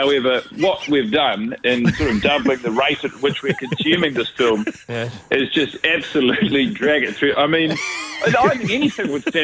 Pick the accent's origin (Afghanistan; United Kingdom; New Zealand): New Zealand; So I went up on stage and said, hello, I'm from New Zealand, the sort of the palpable disappointment that spread across the face of the audience was devastating.